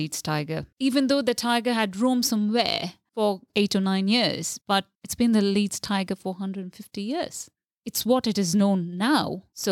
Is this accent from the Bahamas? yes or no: no; India; I mean, I was born in India. I've had a very upper middle class life where I grew up and how I grew up and the kind of education that I've had.